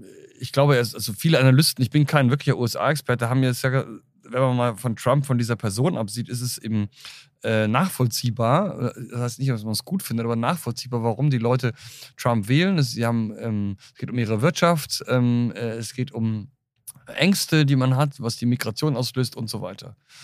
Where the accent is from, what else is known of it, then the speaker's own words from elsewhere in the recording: United Kingdom; naja, ich komme aus Großbritannien, da heißt es aber so